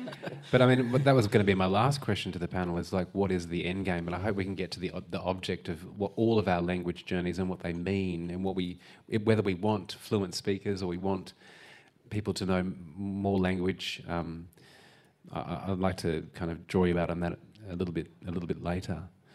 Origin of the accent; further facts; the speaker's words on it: New South Wales, Australia; I'm not from Victoria, I'm from far northern New South Wales, I'm Bunjalung and Cullerly from southwestern Queensland on my mother's side.